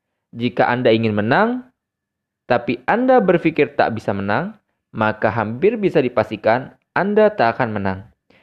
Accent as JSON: {"language": "Indonesian", "region": "West Java", "country": "Indonesia", "said": "Tapi saya lebih senang disebut Akang sebagai orang Sunda."}